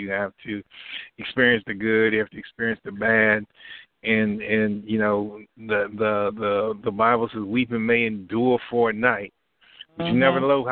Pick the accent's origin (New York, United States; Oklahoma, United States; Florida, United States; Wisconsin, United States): Oklahoma, United States; born there; where I was when I was born in Oklahoma